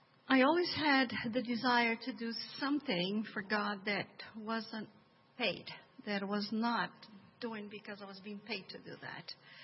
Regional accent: Frederick, Maryland, United States; I'm from Frederick, Maryland.

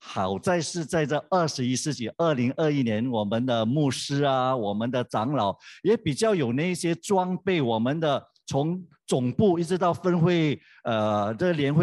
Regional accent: Malacca, Malaysia; 我们基本上在马来西亚哈，我来自马六甲，我们都不是基督徒的，很多都是民间信仰啦，道教，甚至有回教徒、佛教徒等等。

